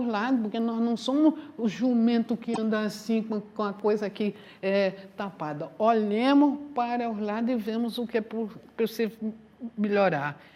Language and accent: Portuguese; Ceará, Brazil; born there; Avisa aos internautas, eu nasci no Ceará.